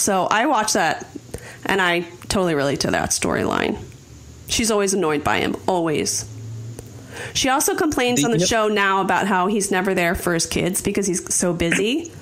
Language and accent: English; East Coast, United States; How many people do you know, since we're all from the East Coast, we know people who come from a ton of money, correct?